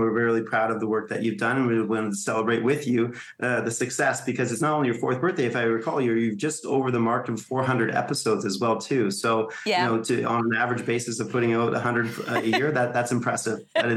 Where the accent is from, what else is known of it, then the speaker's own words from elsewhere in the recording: Canada; So, we're very excited to capstone the year here in my home country of Canada.